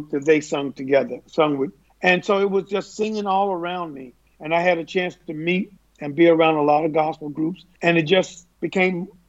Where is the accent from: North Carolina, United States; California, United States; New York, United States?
North Carolina, United States; Well, I grew up in North Carolina. And my background is a singing family.